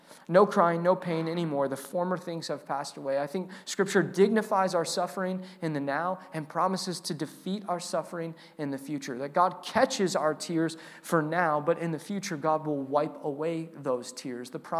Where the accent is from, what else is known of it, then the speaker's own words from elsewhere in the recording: Indianapolis, Indiana, United States; to go and to plant a church in my hometown, actually, in Indianapolis, in 2013, I believe.